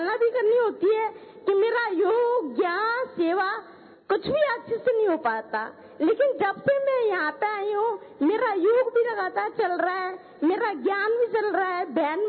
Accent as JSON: {"language": "Hindi", "town": "Morena", "region": "Madhya Pradesh", "country": "India", "said": "मैं मुरैना से हूँ, भोपाल जॉन से।"}